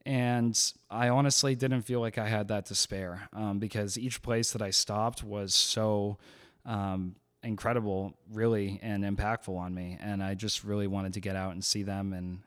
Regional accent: Plymouth, Massachusetts, United States; where I'm from in Massachusetts, my hometown of Plymouth.

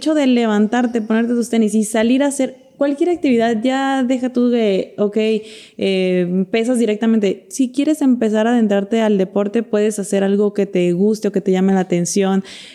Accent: Mexico; Omega 3 porque como mexicanos nuestro consumo de pescado que nos puede proporcionar estos ácidos grasos esenciales, no lo llegamos.

